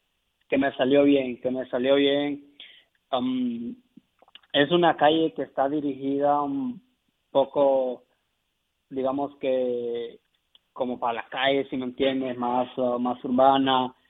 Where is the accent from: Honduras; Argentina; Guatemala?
Honduras; puedo ser ese cambio que las personas no ven en mi país. Como que tú dices Honduras y dices, en Honduras nada más existe delincuencia